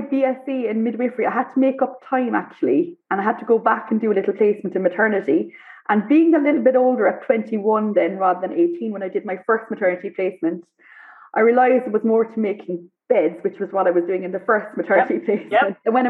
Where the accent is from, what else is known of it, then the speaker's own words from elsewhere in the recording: Ireland; now in Abu Dhabi, United Arab Emirates; I'm Irish, and I am a midwife.